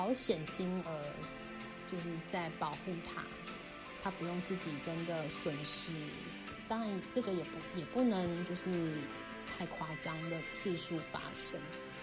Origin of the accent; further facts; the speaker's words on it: Taiwan; 我都有一点不太想要让人家知道我是台湾人